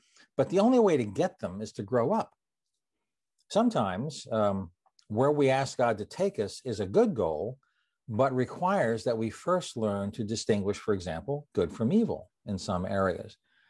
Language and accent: English; Annapolis, Maryland, United States; I grew up in Annapolis, just on Weems Creek as a teenager.